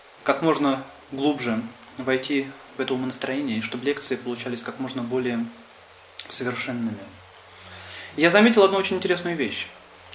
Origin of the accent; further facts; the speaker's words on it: Russia; born there; мы родились в России, то есть русский язык для нас родной.